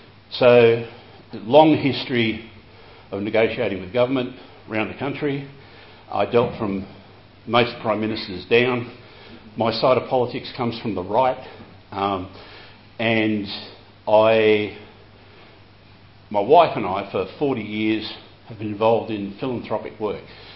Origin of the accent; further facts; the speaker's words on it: Melbourne, Victoria, Australia; I was born in Melbourne. We grew up there.